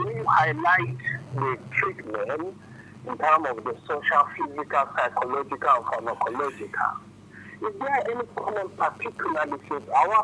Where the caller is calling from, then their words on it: United Kingdom; I'm calling from the United Kingdom.